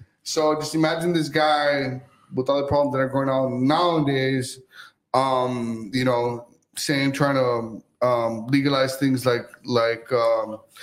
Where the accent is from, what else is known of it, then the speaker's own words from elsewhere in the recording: Texas, United States; also born or lived in Houston; I was born in Houston, Texas. My parents are Hispanic. I was raised in Texas, the Rio Grande Valley.